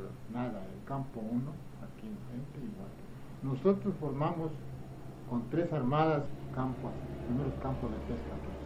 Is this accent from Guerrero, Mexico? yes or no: no; Guaymas, Sonora, Mexico; born there; now in San Felipe, Mexico; En Guaymas, Sonora.